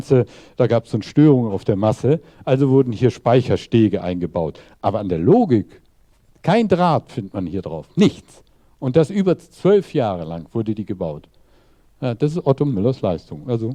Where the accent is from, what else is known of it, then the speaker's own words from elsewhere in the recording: Radolfzell, Baden-Württemberg, Germany; ich komme aus Radolfzell.